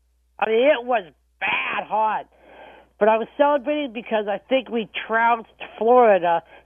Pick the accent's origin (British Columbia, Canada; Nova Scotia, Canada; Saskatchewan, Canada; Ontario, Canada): British Columbia, Canada; from British Columbia, Canada